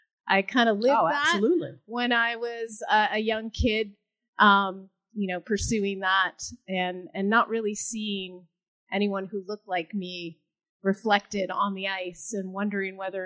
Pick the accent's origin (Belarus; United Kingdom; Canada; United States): Canada; Kitchener, Ontario; I'm actually from Ontario, Canada, a city that you're probably not familiar with called Kitchener, Ontario.